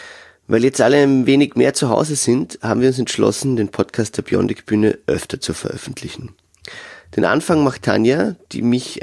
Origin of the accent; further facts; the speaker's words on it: Carinthia, Austria; now in Vienna, Austria; Und ich bin 36 Jahre alt und ich bin Kärntner, der in Wien als Sonderschullehrer arbeitet.